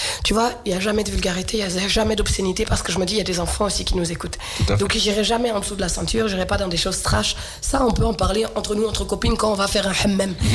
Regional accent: Clichy-sous-Bois, Île-de-France, France; Tu sais, moi, j'ai grandi à Clichy-sous-Bois dans le 93.

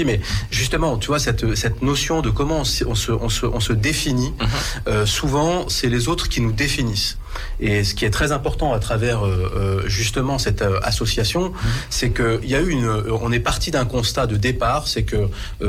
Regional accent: France; Nous, on est français, on ne va pas partir demain.

